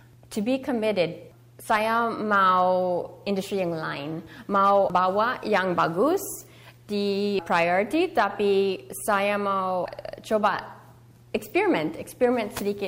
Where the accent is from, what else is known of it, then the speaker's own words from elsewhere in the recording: Indonesia; Waktu saya anak kecil, dia like ketawa dengan saya orang Cina, tapi saya tidak orang Cina, saya orang Indonesia.